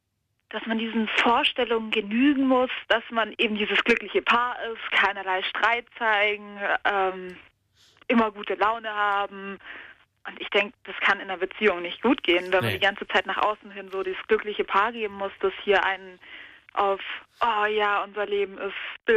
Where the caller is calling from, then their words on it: Überlingen, Baden-Württemberg, Germany; Aus Überlingen am Bodensee.